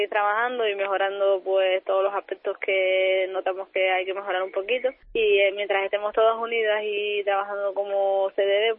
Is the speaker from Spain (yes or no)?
yes; Las Palmas, Canary Islands, Spain; yo soy de Las Palmas, viajó mucha gente de Las Palmas a ver el partido a Tenerife